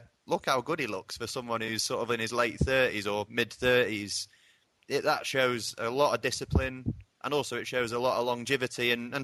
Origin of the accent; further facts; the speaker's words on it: Manchester, North West England, United Kingdom; I'll clear things up because I'm actually from Manchester